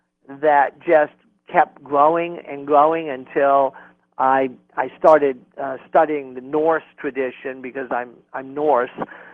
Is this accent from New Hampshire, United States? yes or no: yes; New Hampshire, United States; He was very he was a Yankee. I was born and raised in New Hampshire.